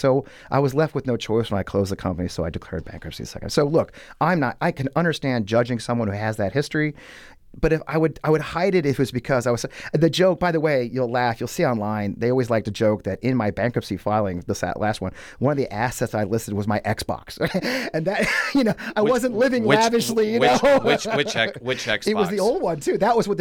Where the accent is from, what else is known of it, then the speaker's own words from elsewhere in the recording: Kirkwood, Missouri, United States; I was raised here in St. Louis in Kirkwood by a Marine.